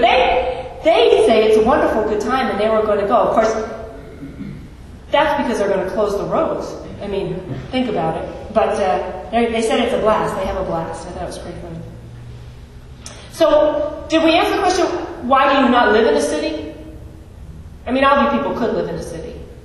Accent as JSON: {"language": "English", "region": "Massachusetts", "country": "United States", "tie": "born or raised there", "said": "And I grew up right outside of Boston, so Boston's my city when I think of cities."}